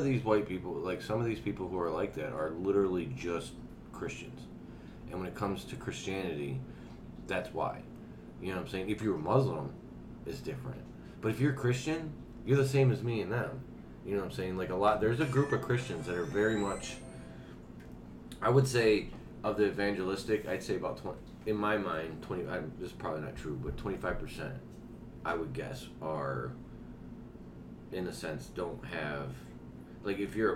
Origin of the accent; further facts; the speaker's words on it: Detroit, Michigan, United States; Well, yeah, growing up in Detroit, it's mm-hmm. pretty...